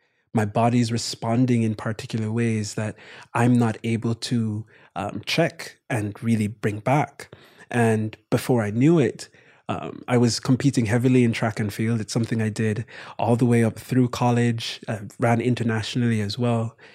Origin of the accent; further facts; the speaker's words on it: Jamaica; My mom's from England, but my brother and I, born and raised in Jamaica.